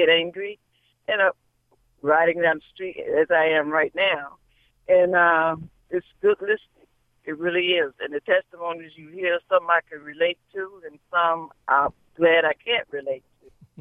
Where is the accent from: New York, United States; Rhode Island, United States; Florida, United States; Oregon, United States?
Florida, United States; Well, like I told the first caller that I spoke to, I'm from Florida